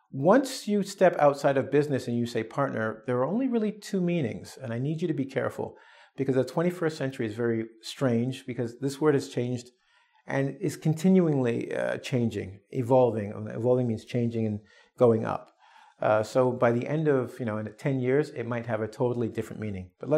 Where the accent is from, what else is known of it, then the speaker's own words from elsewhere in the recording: Russia; English is a second language; I am from Russia.